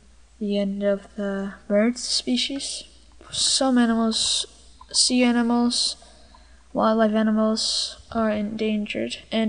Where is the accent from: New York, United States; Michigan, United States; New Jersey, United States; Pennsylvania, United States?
New York, United States; Riverhead; born there; I was born in 1998, I am 13 years old. I was born in Riverhead.